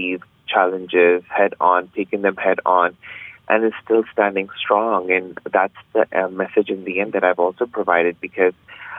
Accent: Pakistan; now in United States; So I'm actually originally from Pakistan. So I'm a journalist there. I also host my talk show in Pakistan. And right now I'm in Hawaii doing my PhD.

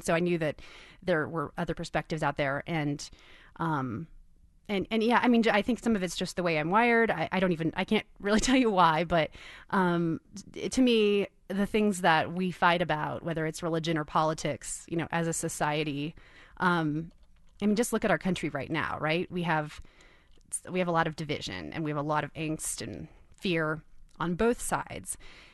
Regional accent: Kansas City, Missouri, United States; Yes, I grew up conservative Christian in Kansas City, Missouri. Went to a Christian school.

